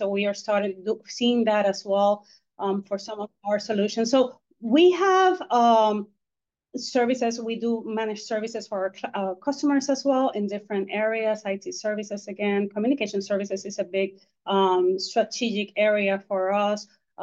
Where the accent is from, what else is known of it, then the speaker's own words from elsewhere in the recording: Puerto Rico; because I am originally from Puerto Rico